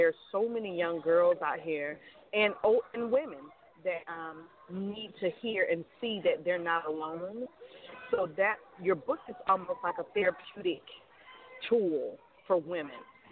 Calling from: Sarasota, Florida, United States; I'm calling from Sarasota, Florida.

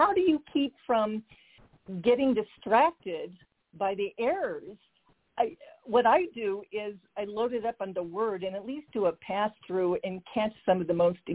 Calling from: Centennial, Colorado, United States; I'm calling from Centennial, Colorado.

